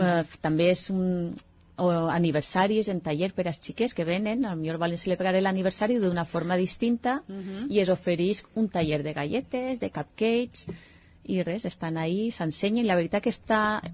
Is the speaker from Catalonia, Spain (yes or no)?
no; Oliva, Valencian Community, Spain; Jo sempre dic que el meu poble sempre m'ha apoyat en tot el que ha fet